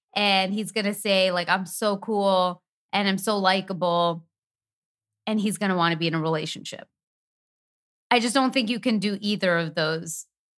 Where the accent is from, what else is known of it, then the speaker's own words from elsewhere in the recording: Canada; because we're from Canada.